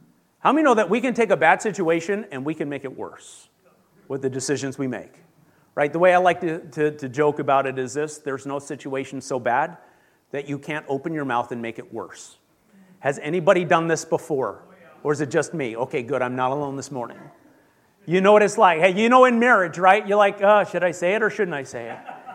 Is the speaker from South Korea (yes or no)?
no; Canada; because I grew up in Canada, I learned French.